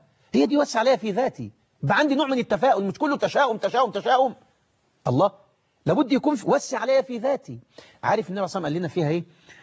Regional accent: Egypt; زي الناس ما بيقولوا عندنا في مصر كده

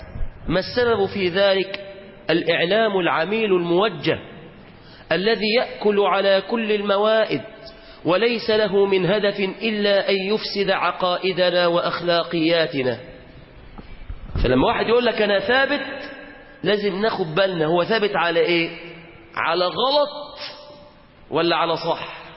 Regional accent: Upper Egypt, Egypt; لان انا صعيدي اكتر منكم في الحاجات دي

